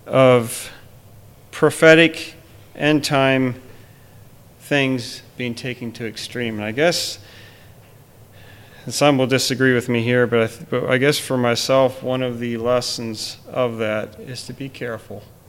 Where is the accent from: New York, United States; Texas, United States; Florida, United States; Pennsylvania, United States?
Pennsylvania, United States; I'm from Lancaster County.